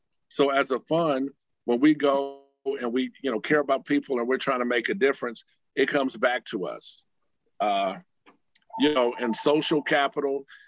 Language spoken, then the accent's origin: English; California, United States; I come from the Bay Area.